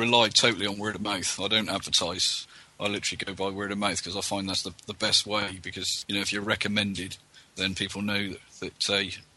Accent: Poole, South West England, United Kingdom; I'm from Poole in Dorset, and I'm doing the 6129 week 3.

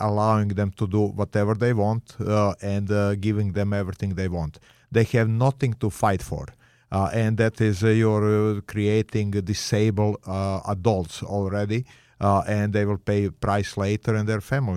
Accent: Belgrade, Serbia; It was Yugoslavia then. Serbia was one of the six states, and I was born in Belgrade.

